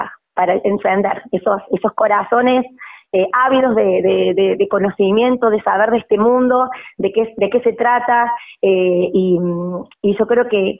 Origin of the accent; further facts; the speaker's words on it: Córdoba, Argentina; now in Río Tercero, Argentina; Yo, mira, confieso que yo vengo de la ciudad de Córdoba.